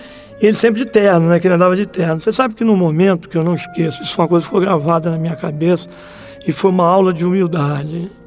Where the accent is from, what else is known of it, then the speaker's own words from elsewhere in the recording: Rio de Janeiro, Brazil; Foi, eu quando nasci em Madureira, eu fiquei... Da maternidade fui direto para o que chama de Zona Oeste hoje em dia, no Rio de Janeiro, né?